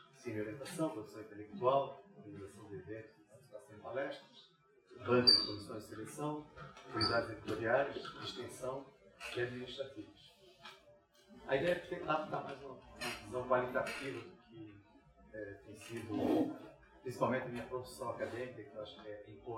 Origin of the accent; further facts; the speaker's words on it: Florianópolis, Santa Catarina, Brazil; also born or lived in Rio de Janeiro; Eu sou natural aqui de Florianópolis, fiz o ensino fundamental e médio em parte de Florianópolis, em parte do Rio de Janeiro.